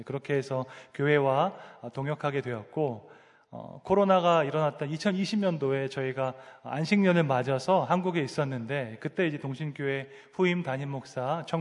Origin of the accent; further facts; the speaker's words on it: Seoul, South Korea; 저는 서울에서 태어나서 자랐습니다. 저희 아버지께서 부산 출신이시고 대학교 때 서울로 오셔서 어머니를 만나셨습니다. 그러니까 아버지께서 부산 분이니까 저도 절반은 경상도에 피가 흐르고 있습니다.